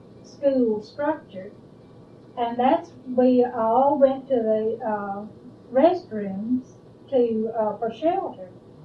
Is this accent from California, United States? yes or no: yes; Bishop, California, United States; And I was born in Bishop